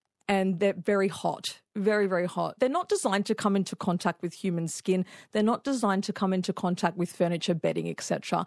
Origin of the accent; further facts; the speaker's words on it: Sydney, New South Wales, Australia; I was from Sydney.